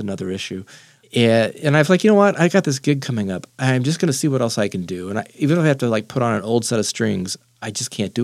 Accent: San Angelo, Texas, United States; And my town, where I grew up in San Angelo, didn't have Southwest, but we drove to Midland, Odessa, which was like 110 miles away.

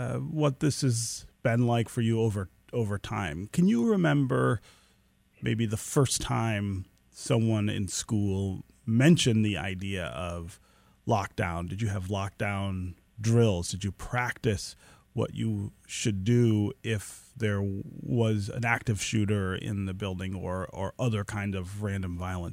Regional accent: Detroit, Michigan, United States; I have to admit, I grew up here in Detroit and have lived in Metro Detroit for most of my life.

